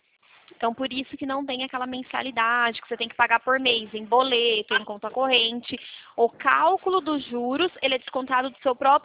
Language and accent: Portuguese; Araras, São Paulo, Brazil; Eu sou de Arara, São Paulo.